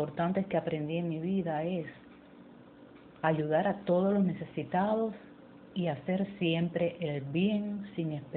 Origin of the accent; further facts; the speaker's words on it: Lajas, Cienfuegos, Cuba; Yo crecí en Cuba, provincia Cienfuegos, ciudad Lajas.